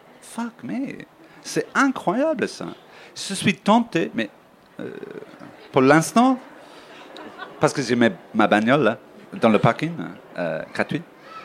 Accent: Ireland; French is a second language; now in France; Je viens d'une île, ok. Ireland, c'est une île, et on est séparé de l'Europe par une autre île, Grande-Bretagne, Britain même. Tu vois, on est vraiment isolé.

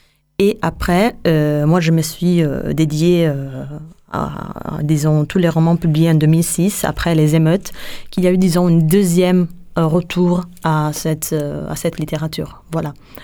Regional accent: Italy; parce que je suis italienne

